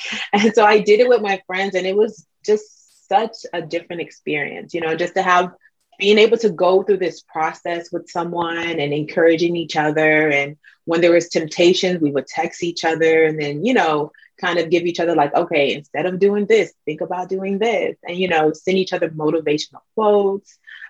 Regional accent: Nigeria; I'm Nigerian.

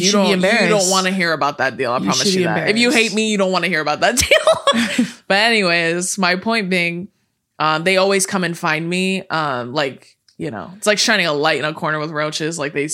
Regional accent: California, United States; We say that all the time, but we were born and raised in California.

